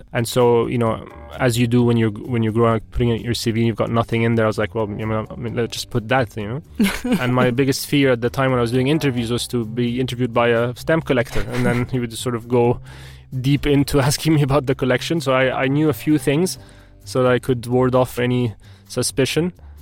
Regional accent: London, United Kingdom; born there; I was born in London, more specifically in Wimbledon.

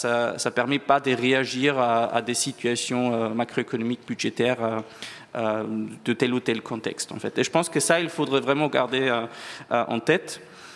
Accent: France; même si je viens bien de la France

